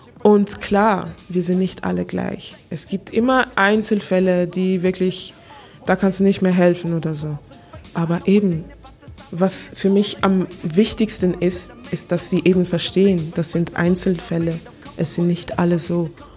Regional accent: Basel, Basel-Stadt, Switzerland; accent: Basel; ich versuche jetzt meinen Basler Akzent richtig zu

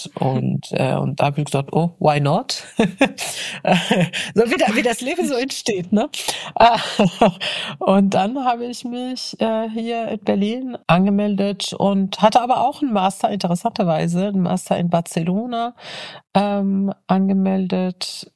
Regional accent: Morocco; Ich bin ja in Marokko geboren und aufgewachsen

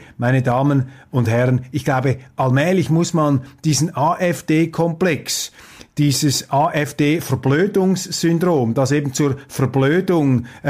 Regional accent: Switzerland; Als Schweizer sind wir da etwas in Sicherheit, in relativer Sicherheit

